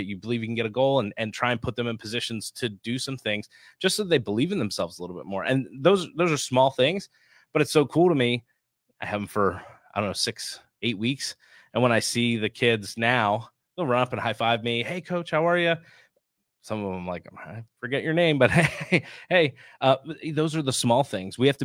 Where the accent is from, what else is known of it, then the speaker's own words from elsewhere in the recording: New Jersey, United States; now in Youngstown, United States; I mean, growing up in New Jersey versus being here in Ohio, there were two different fabrics.